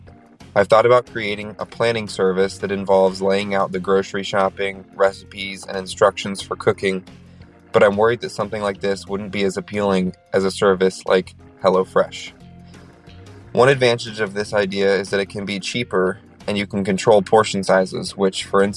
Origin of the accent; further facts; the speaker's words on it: Santa Barbara, California, United States; I'm from Santa Barbara, California.